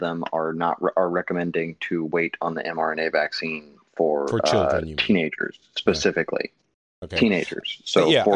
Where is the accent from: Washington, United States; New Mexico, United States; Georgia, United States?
Georgia, United States; Atlanta